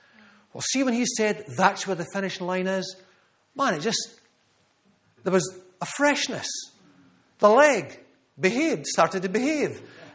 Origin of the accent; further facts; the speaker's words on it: Scotland, United Kingdom; Only Jesus knows I'm from Scotland.